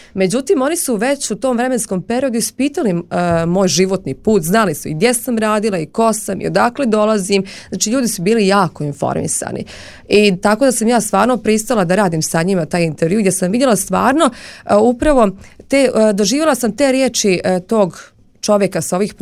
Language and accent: Serbian; Republika Srpska, Bosnia & Herzegovina; I kada sam ja rekla da dolazim iz Republike Srpske